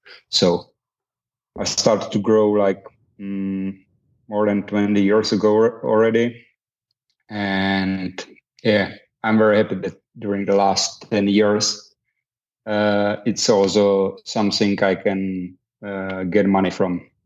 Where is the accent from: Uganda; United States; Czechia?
Czechia; English is a second language; So I'm from Czech Republic. This is a small country in the middle of Europe.